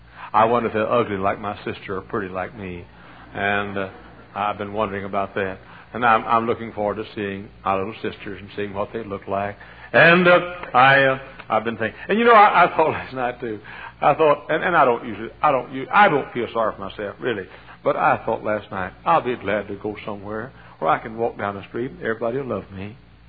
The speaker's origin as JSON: {"language": "English", "region": "Texas", "country": "United States", "said": "And I met a lady, and I'm from Texas, and we speak to folks down in Texas."}